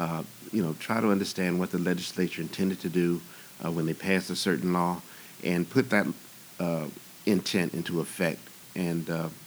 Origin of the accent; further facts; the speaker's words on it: Murfreesboro, Tennessee, United States; born there; I was not born in Chicago, but I was born in Murfreesboro, Tennessee, a small town about 30 miles from Nashville.